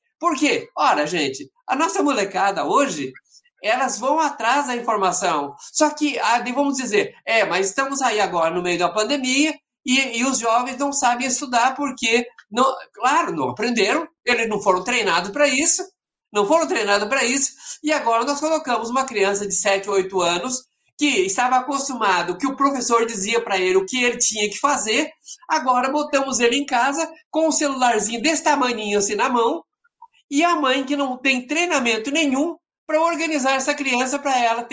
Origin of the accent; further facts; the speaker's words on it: Anta, Brazil; born there; eu nasci na Anta, né? Eu nasci na Anta, o lugar que eu nasci chama-se Anta.